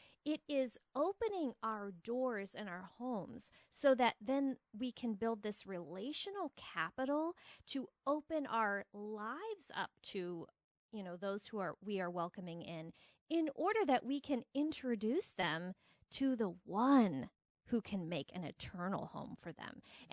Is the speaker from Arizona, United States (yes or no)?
yes; Phoenix, Arizona, United States; now in Minnesota, United States; I was born in Phoenix, Arizona, and lived there for 22 years, and then married him and was brought all the way to the land of Scandinavia in our United States, of Minnesota.